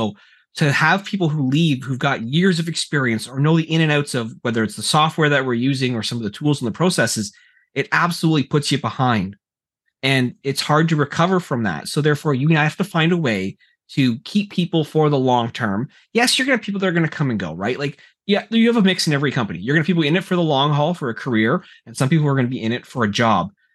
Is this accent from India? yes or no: no; Canada; I'm a Canadian guy, right?